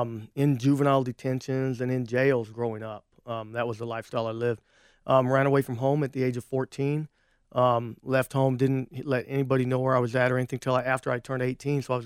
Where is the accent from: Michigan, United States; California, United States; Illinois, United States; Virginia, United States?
California, United States; born there; I was born in California. My dad done construction, and we just moved to and fro all the time.